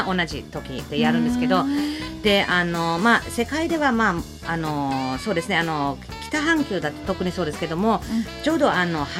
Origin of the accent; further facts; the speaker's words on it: southern Germany, Germany; Japanese is a second language; その魔女になるお面のかぶの方が南ドイツでして、はい、私の地元に近いんですけど